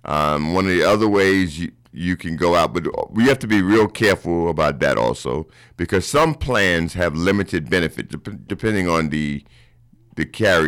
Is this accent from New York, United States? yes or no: yes; Brooklyn, New York, United States; I'm originally from New York, from Brooklyn.